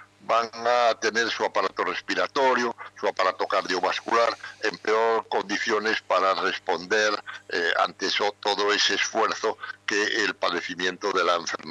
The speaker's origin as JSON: {"language": "Spanish", "country": "Spain", "said": "que también son como somos los españoles, muy de por la noche, ¿no?"}